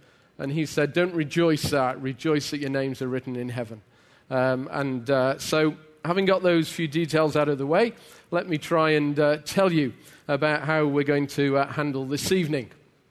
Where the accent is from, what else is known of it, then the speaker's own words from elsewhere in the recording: England, United Kingdom; I come from England, where English was invented, as was football.